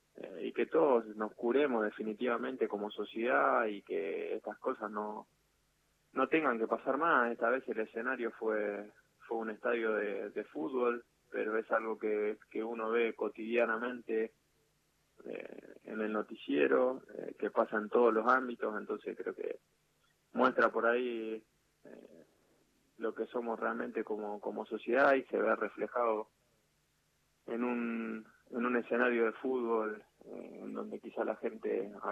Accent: La Borde, Córdoba, Argentina; born there; En La Borde. La Borde, provincia de Córdoba, un pueblo al sureste de la provincia, de 6.000 habitantes más o menos. Y bueno, después cuando fui a hacer inferiores en Belgrano, ya mi familia se radicó en Carlos Paz

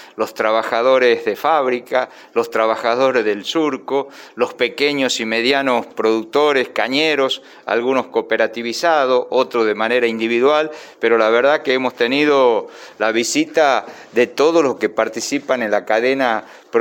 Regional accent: Tucumán, Argentina; como tucumanos que somos, defender Tucumán

